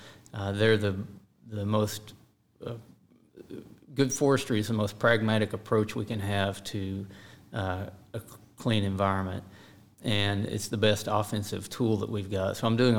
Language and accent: English; Hot Springs, Arkansas, United States; But I grew up in Arkansas, in Hot Springs, Arkansas, where I still live today.